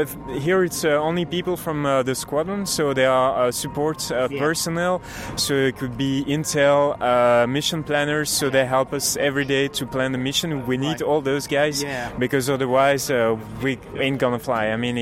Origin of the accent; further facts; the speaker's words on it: Belgium; I come from Belgium